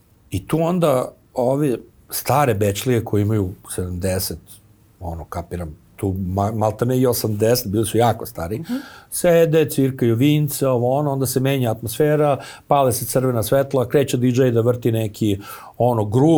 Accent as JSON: {"language": "Serbian", "region": "Belgrade", "country": "Serbia", "tie": "born or raised there", "said": "Beograd je nekad živeo 24/7. Znači, sećam se dok sam išao kao klinac busom"}